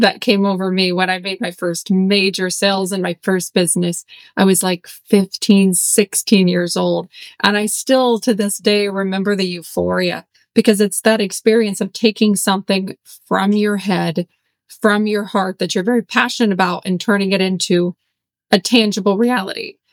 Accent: Ohio, United States; I'm from Ohio. I'm very Ohio State, Gavin.

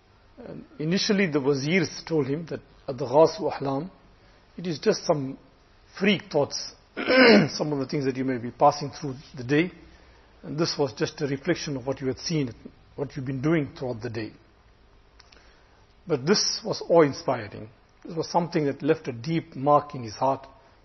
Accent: India; I'm an Indian.

